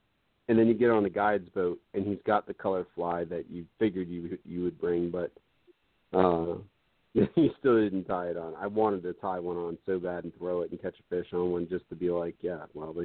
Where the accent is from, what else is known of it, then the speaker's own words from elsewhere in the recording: New York, United States; Growing up in Long Island, New York, up until the time I was around 9 or 10 years old, we used to go to the county fair.